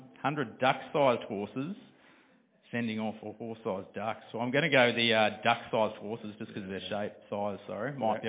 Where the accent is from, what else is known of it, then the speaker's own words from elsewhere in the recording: Geelong, Victoria, Australia; Because I was born in Geelong and Dad used to take me